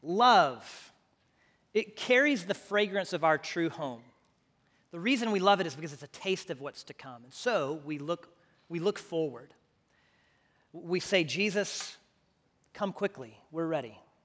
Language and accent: English; Houston, Texas, United States; I grew up in Houston, lots of rain. I smell rain, I'm like, home. When I smell pollution, grew up in Houston, it's like, home.